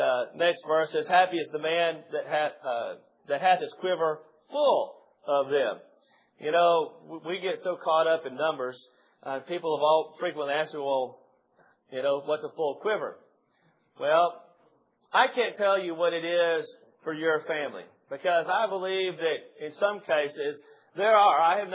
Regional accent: Crosbyton, Texas, United States; Most of y'all know I grew up in Crosbyton. Those of you who've been there know that it's up on the high plains.

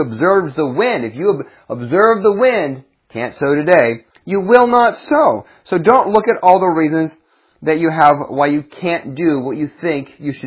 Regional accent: Erie, Pennsylvania, United States; I grew up in Erie, Pennsylvania, and there's a reason why Erie, Pennsylvania is called Dreary Erie.

